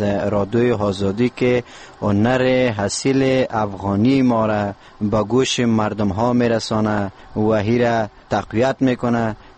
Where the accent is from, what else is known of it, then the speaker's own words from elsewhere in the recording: Parwan, Afghanistan; در موسیقی محلی وطن خودم یعنی پروان سر کار دارم